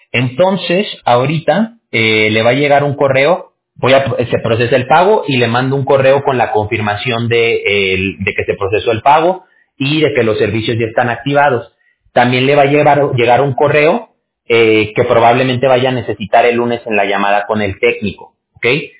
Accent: Viña del Mar, Valparaíso, Chile; born there; si le dan una respuesta que no sea Viña del Mar, también cuélguelo

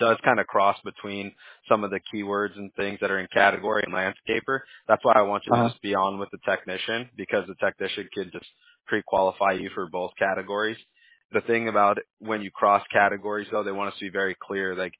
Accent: Huntington Beach, California, United States; I'm originally from Huntington Beach, so I got a lot of family that was just like, yeah, we're going to go surf and wait for it.

